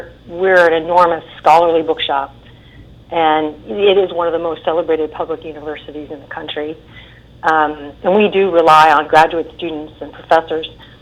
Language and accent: English; Berkeley, California, United States; I grew up in Berkeley and I went to a pretty far out school, you know, where I didn't brush my hair and I didn't wear my shoes and I wasn't graded.